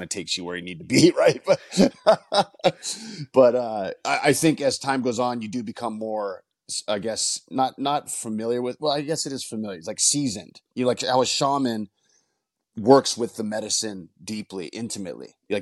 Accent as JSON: {"language": "English", "town": "Los Angeles", "region": "California", "country": "United States", "said": "So I'm from Los Angeles. I'm a fourth generation LA guy, which is unheard of these days."}